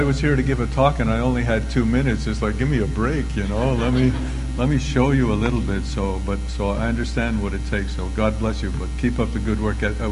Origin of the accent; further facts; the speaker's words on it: Montreal, Quebec, Canada; when I was a young boy growing up in Montreal … So in case you're not too sure, I am of Italian descent.